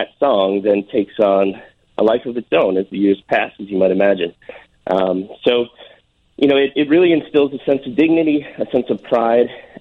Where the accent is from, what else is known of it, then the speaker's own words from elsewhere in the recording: Lake Bluff, Illinois, United States; I'm from Chicago. I grew up in Lake Bluff, a northern suburb. I went to Lake Forest High School and then went on to Northwestern